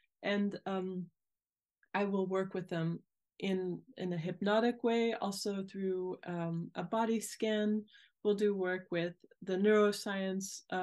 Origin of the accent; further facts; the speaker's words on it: United States; now in Amsterdam, Netherlands; when I was 20, something like that, I came to Amsterdam for a week because I'm actually American.